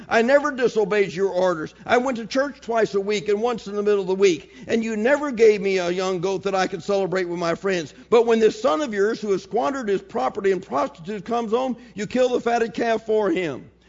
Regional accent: Maryland Heights, Missouri, United States; My viewpoint of Christianity growing up in Maryland Heights, John, was you're a Christian if you don't do something, and here's what you do and here's what you don't do.

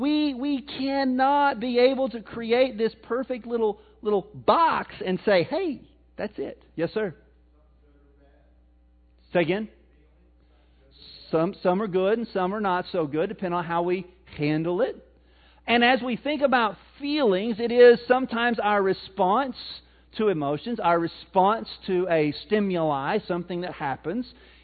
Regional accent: Missouri, United States; I'm from Missouri, my bad.

